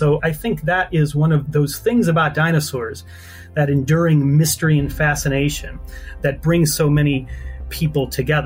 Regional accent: Ottawa, Illinois, United States; I grew up in Northern Illinois. I'm from a little town called Ottawa. So hi, everybody out there from Ottawa who might be listening, about 75 miles southwest of Chicago.

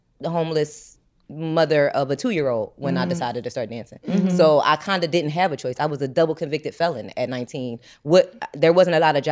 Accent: Philadelphia, Pennsylvania, United States; now in Atlanta, United States; we're from Philly, and the money is better in Atlanta.

